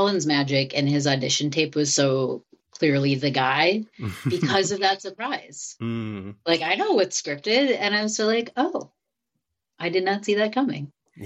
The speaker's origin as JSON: {"language": "English", "region": "Midwest", "country": "United States", "tie": "born or raised there", "said": "Yeah, I grew up in the Midwest."}